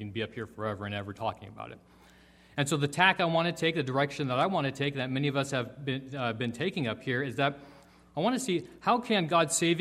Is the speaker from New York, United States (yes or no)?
no; Santa Cruz, California, United States; I grew up in Santa Cruz, and I never once touched marijuana.